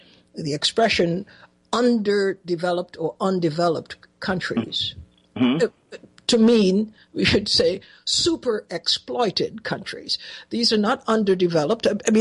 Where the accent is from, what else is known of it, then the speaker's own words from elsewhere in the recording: Trinidad & Tobago; born there; I was born in Trinidad, we have in Tobago, you could barely recognize Tobago as Tobago.